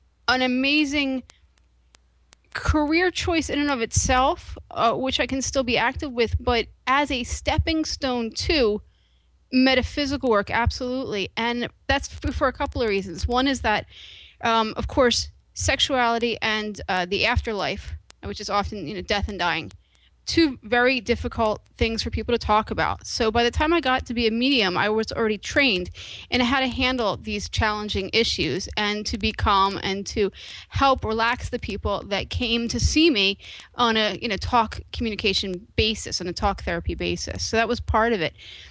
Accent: United States; it really seemed like growing up in America here

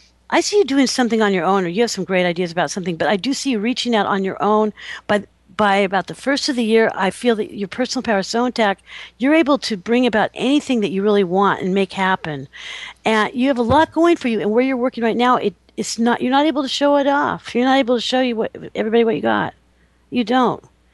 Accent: California, United States; My parents are both from the East Coast, and they're very mellow. No, I grew up in Southern California, really down to earth and very low-key, and I'm a surfer.

